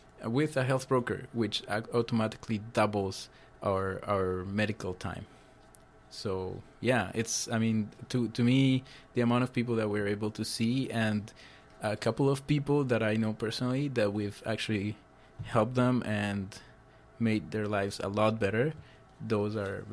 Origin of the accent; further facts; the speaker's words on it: Colombia; because I'm from Colombia